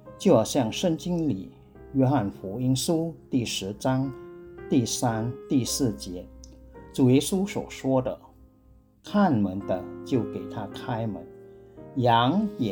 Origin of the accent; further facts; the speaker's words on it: Penang, Malaysia; ，自小是生长在一个基督教的家庭，祖父、父亲和我都是基督徒